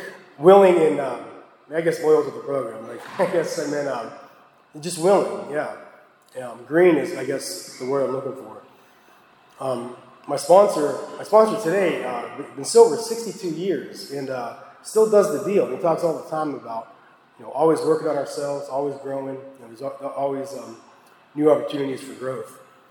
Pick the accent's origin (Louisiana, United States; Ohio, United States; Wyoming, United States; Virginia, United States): Ohio, United States; I'm from Northeast Ohio, and just recently I went to visit my parents with my son.